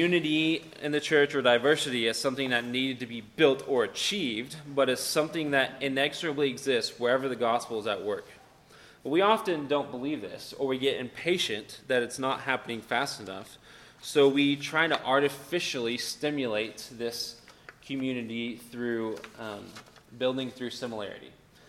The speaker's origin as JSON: {"language": "English", "town": "Fort Worth", "region": "Texas", "country": "United States", "tie": "born or raised there", "said": "And so a lot of people hear that I grew up in Fort Worth and they'll say, where's your accent? It's like, well, I don't have nearly as much of an accent as I would have if I lived 30 or 40 miles outside of Fort Worth"}